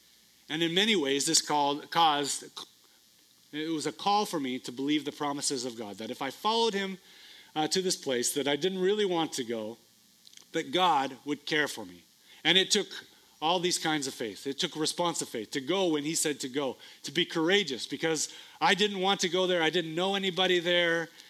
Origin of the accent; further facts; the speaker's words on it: United States; even though I'm an American living in America